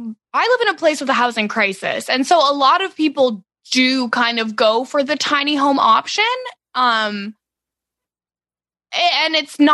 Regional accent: Canada; a lot of times as a Canadian watching HGTV shows

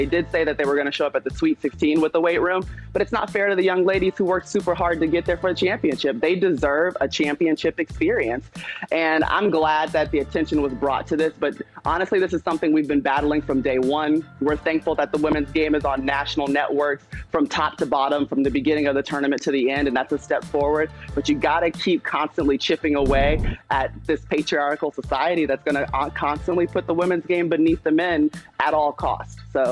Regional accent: Atlanta, Georgia, United States; because I'm from Atlanta, we're going to start in Atlanta

